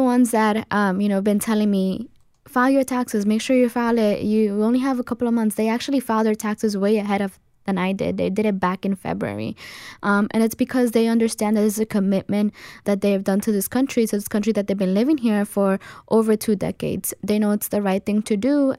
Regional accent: New York, United States; also born or lived in Mexico; I was born in Mexico, and at the age of two, I migrated with my parents to New York. I'm 25 now, so I've been in the United States for a little bit over two decades. I've grown up here.

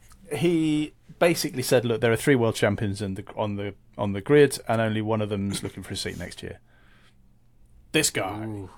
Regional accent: Toronto, Ontario, Canada; I am from Toronto.

